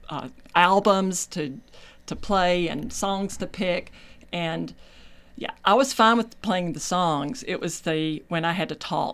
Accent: Barnesville, Georgia, United States; I grew up in Barnesville, Lamar County, and I spent my life there, went to school in Tennessee, graduated with an English major.

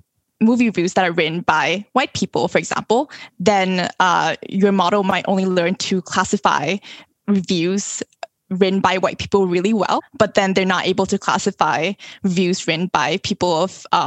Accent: Thailand; I'm originally from Thailand

